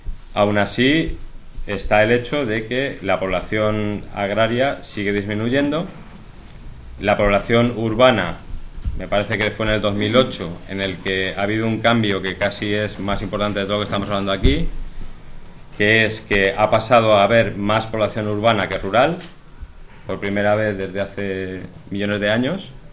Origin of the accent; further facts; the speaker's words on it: Castile, Spain; la zona donde soy yo, de Castilla, que está todo lleno de cereal, pero está vacío de gente